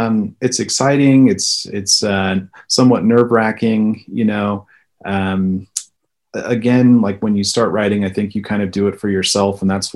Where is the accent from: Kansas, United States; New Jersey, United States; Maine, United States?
Kansas, United States; Topeka; Well, the second book was a book of short stories that were all tied to the town that I grew up in Topeka, Kansas. And so that was kind of somewhat of an homage to my hometown